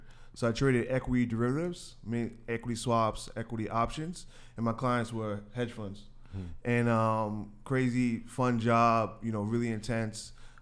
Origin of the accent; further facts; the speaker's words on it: Queens, New York, United States; I grew up in Queens. Born in Queens, New York, attended college at Brew College in New York